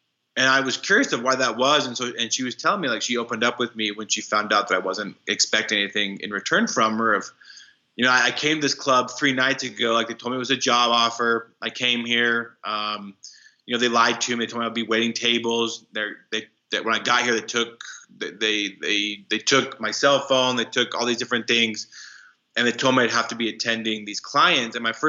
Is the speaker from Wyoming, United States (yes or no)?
yes; Wyoming, United States; I grew up in Wyoming, and so it's two very different worlds